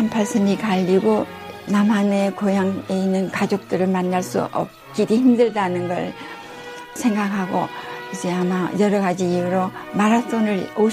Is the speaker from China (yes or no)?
yes; Manchuria, China; born there; 저는 1940년 음력으로 11월 17일 날 만주의 그 첩첩 산골인 다프차라는 그 독립군의 응거지에서 태어났습니다.